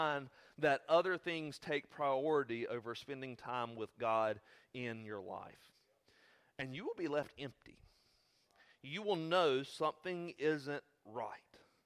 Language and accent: English; United States; I grew up in church. I grew up in Randolph County. I grew up in church culture.